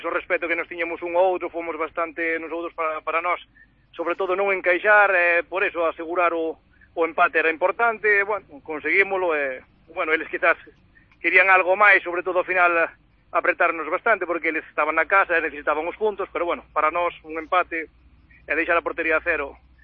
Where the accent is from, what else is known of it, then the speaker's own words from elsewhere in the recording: Ribadeo, Galicia, Spain; son de Ribadeo e xugar na casa, pois, contente, orgulloso, non?